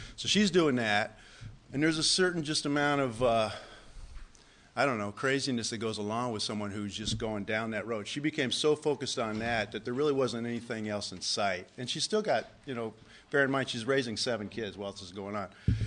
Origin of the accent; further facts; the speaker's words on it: Midland, Texas, United States; born there; So I was born in Midland, Texas, a big family. I've got five brothers and one sister.